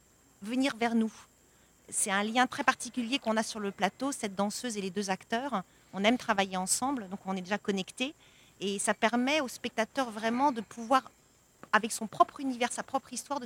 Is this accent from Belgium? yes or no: yes; Belgium; je suis belge aussi